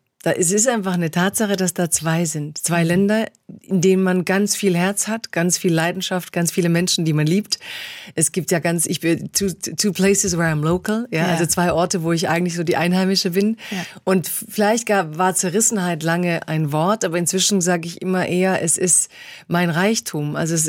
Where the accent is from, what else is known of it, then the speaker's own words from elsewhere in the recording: Stuttgart, Baden-Württemberg, Germany; weil ich komme aus Stuttgart sozusagen. Meine Kindheit und Jugend war in diesem Raum.